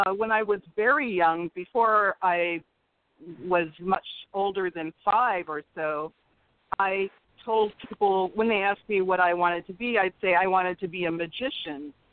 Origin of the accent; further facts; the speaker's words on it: Kalamazoo, Michigan, United States; also born or lived in Ann Arbor; now in Seattle, United States; I'm an African-American woman. I live in Seattle, Washington. I'm from the Midwest, originally from Kalamazoo, Michigan. Then I lived for 25 years in Ann Arbor, Michigan